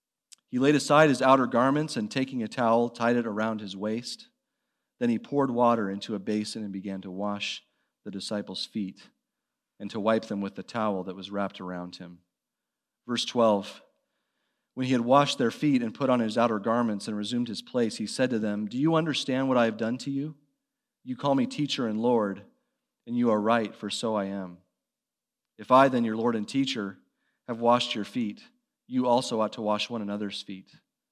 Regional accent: Seattle, Washington, United States; We come from Seattle. We're visiting from Seattle

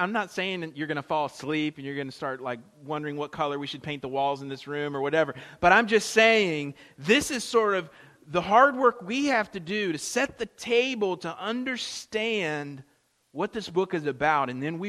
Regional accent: Florida, United States; And I'm from Florida, so I'd been to Orlando many times, enjoyed the various theme parks there. In fact, they're sort of not that big of a draw for me, being from Florida.

